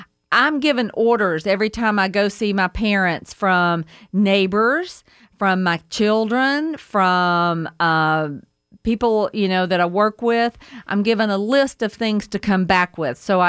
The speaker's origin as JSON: {"language": "English", "town": "Blue Ridge", "region": "Georgia", "country": "United States", "said": "And I am from Blue Ridge, Georgia. And one of the things I'm most proud of from being from there is Mercier's Orchard."}